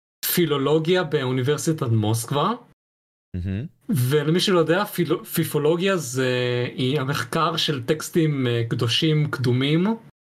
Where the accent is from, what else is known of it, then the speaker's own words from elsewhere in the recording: Russia; ואני אומר לך את זה בתור אדם רוסי